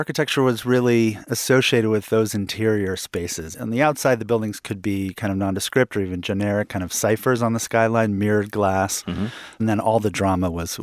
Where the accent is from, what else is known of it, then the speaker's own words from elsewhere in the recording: California, United States; But I grew up in the Bay Area, and I would go as a kid to see the interior of the Hyatt Regency on the Embarcadero in San Francisco.